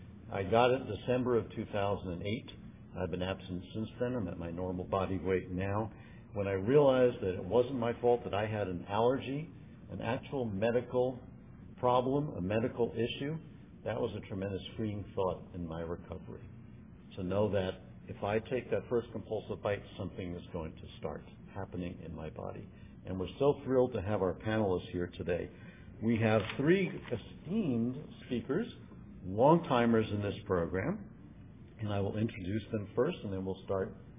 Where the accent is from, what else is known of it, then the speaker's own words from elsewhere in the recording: New York, United States; I'm from New York also, and the funny coincidence is my wife is from Cedarhurst, and Roberta's from Cedarhurst.